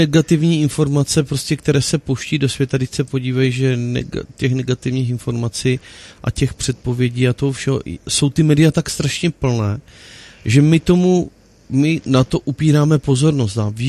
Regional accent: Zlín Region, Czechia; protože u nás na Vlašsku se říká, že slíbeného platí 100 roku

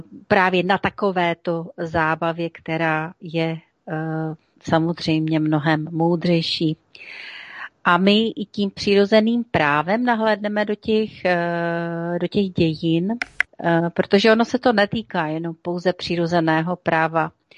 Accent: Havířov, Moravian-Silesian Region, Czechia; dokonce i z mého rodného města Havířova

